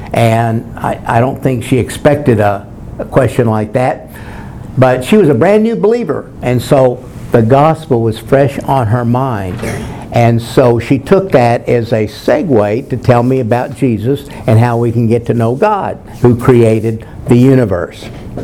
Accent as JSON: {"language": "English", "town": "Norman", "region": "Oklahoma", "country": "United States", "tie": "born there", "said": "Yeah, I was born in Norman."}